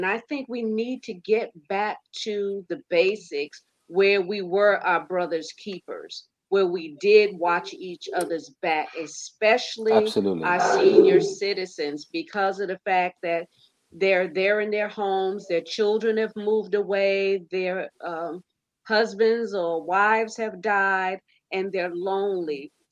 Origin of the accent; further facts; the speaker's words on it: New York, United States; I grew up in New York. Now, being in New York, you would think there's no camaraderie